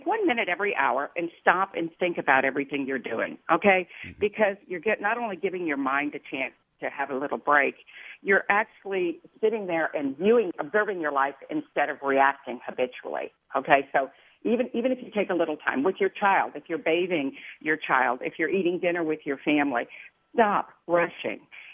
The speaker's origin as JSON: {"language": "English", "region": "Southern United States", "country": "United States", "said": "And believe me, I'm from the South, so I know about this. When I published my first book, my agent was afraid that being from the South would be detrimental, believe it or not."}